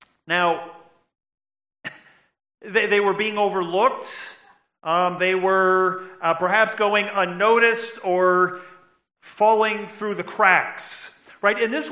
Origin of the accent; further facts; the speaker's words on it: United States; Hey, listen, I am an American. Born and raised